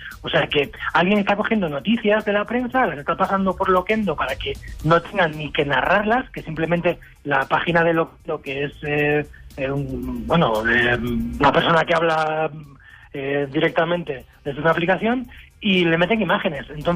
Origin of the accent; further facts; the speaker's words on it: Asturias, Spain; now in Madrid, Spain; Soy asturiano, pero bueno, vivo en Madrid.